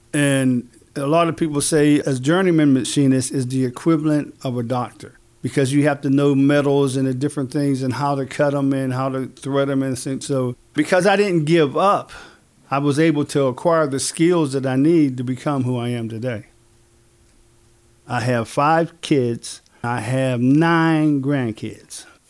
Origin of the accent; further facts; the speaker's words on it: McKeesport, Pennsylvania, United States; also born or lived in Chicago / Los Angeles; I'm a lifelong resident of McKeesport. I've been here all my life, born and raised in McKeesport.